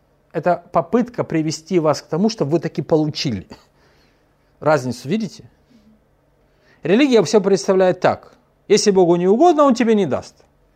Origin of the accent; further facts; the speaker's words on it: Kyiv, Ukraine; у меня все выросли в Киеве. Я коренной киевлянин, все в Киеве.